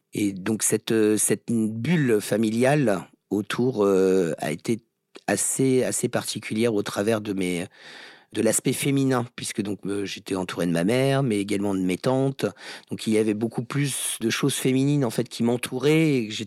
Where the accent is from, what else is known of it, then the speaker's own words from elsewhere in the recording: Tours, Centre-Val de Loire, France; Comme à la base, en fait, je suis de Tours, originaire